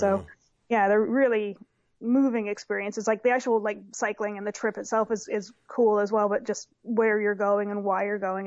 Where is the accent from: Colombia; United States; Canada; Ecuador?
Canada; also born or lived in New Zealand; Yeah, so I was born in New Zealand and ended up back in Canada when I was 2. And then went back when I was 19 and stayed for like 8-9 years.